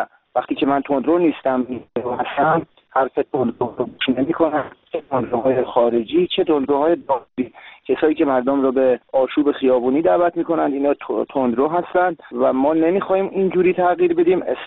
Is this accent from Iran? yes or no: yes; Iran; من یک ایرانی هستم